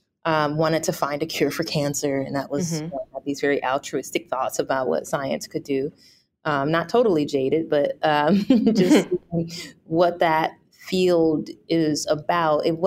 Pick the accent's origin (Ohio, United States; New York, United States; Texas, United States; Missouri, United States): Missouri, United States; St. Louis; I am born and raised in St. Louis. Mm-hmm. So I've been able to kind of go away and come back and go away and come back a few times and see the improvements.